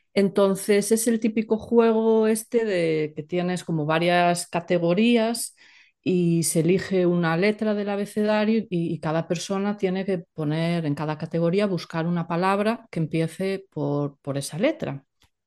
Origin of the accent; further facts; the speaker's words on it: Galicia, Spain; A mí como gallega me costaría, ¿no?, comer pulpo, la verdad.